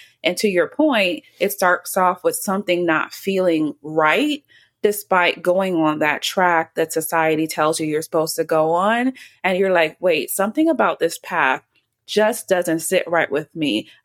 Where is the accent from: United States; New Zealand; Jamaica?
Jamaica; It's sad for me though, because I'm Jamaican and people are like, you don't know how to dance?